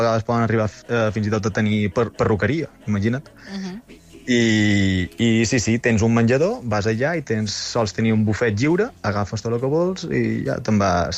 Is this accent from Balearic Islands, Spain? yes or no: yes; Inca, Balearic Islands, Spain; Jo sóc d'Inca, Inquero.